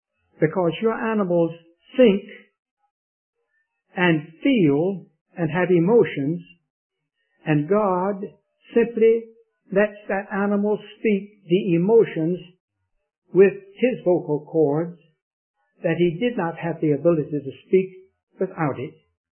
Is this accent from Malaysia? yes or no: no; Raleigh, North Carolina, United States; I was born and brought up in Raleigh, North Carolina, and there were two junkyards